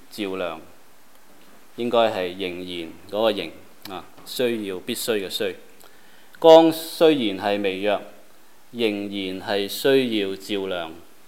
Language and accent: Cantonese; Hong Kong; 因為我是在香港長大